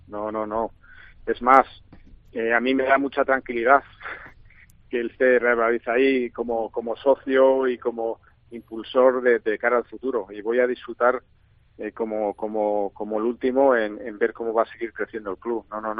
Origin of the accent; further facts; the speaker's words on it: Madrid, Community of Madrid, Spain; born there; now in Valladolid, Spain; Yo vivo aquí, madrileño de nacimiento, pero me siento pucelano al 100%